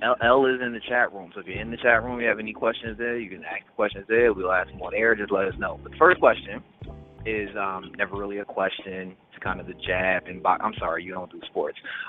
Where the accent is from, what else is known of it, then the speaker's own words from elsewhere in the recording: Minnesota, United States; I'm from Minnesota.